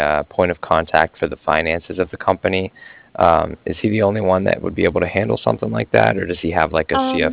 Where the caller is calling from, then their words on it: Cardiff, Wales, United Kingdom; Yeah, this is … from Cardiff.